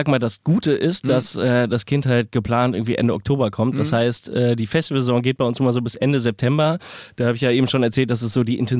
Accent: North Rhine-Westphalia, Germany; wenn ich zum Beispiel in meine Heimat komme, zu meiner Mom nach Hause oder so. Die lebt auch wirklich so zwischen Düsseldorf und Duisburg, so sehr ländlich.

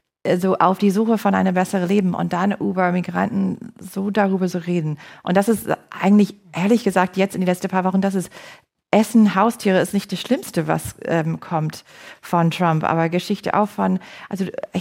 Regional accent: United States; German is a second language; es ist peinlich als Amerikanerin, dass das ist eine ehemalige Präsident

